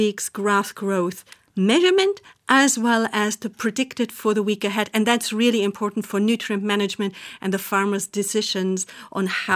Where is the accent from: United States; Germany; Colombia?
Germany; Bavaria; English is a second language; Like in other countries where you have like snow and winter, like I come from Bavaria